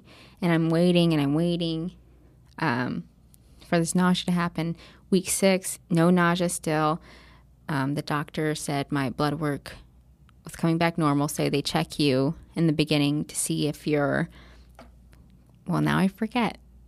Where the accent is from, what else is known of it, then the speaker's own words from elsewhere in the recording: Fairbury, United States; You know, the people I knew from my hometown, just so nice.